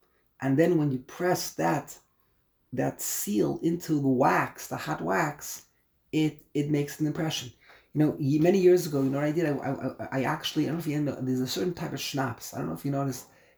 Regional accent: Brooklyn, New York, United States; I said, I'm from Brooklyn, New York.

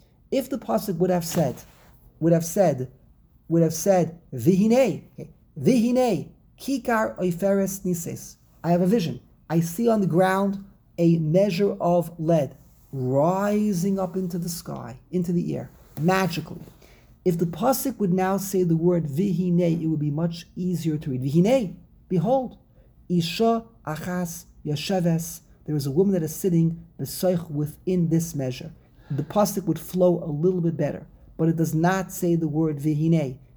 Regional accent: New York City, New York, United States; But Rabbi Mayevsky and I were East Siders. We come from the East Side, the Lower East Side, we pointed.

